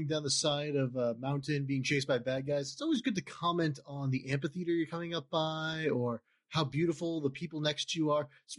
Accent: Texas, United States; I'm a Texan, and I should be able to pronounce this word, but I can't.

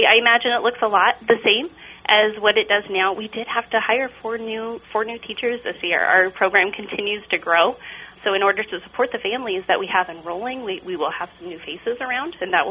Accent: Iowa, United States; now in North Liberty, United States; I grew up in Southwest Iowa, Atlantic High School, is where I went to school. I moved to the Iowa City area to study at the University of Iowa.

